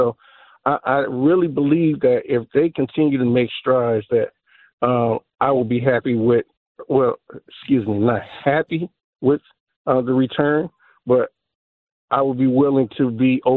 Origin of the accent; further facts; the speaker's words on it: Cleveland, Ohio, United States; And when they talk about coaching staffs, I think about Bill Belichick because I'm from Cleveland.